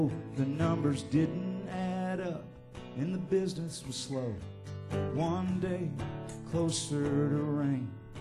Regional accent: Kerrville, Texas, United States; I grew up over there in Kerrville, growing into that when I was a kid

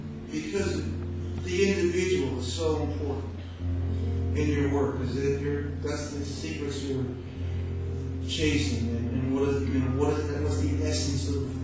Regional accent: New Jersey, United States; I was from New Jersey

